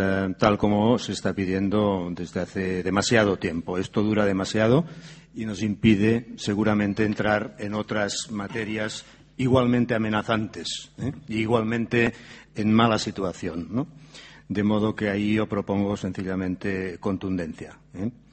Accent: Manresa, Catalonia, Spain; Yo soy de una ciudad mediana, pequeña, de 70.000 habitantes, Manresa. Vivo allí y voy y vengo cada día desde Barcelona

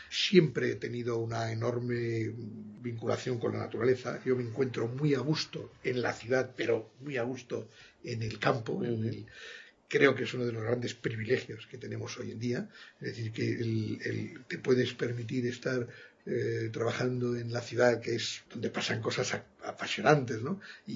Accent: Madrid, Community of Madrid, Spain; born there; por mi vinculación al norte de España, del cual pues toda mi familia viene de ahí, aunque yo nací aquí en Madrid, pero bueno, enseguida hemos estado, tengo padres cántabros, madres santanderina

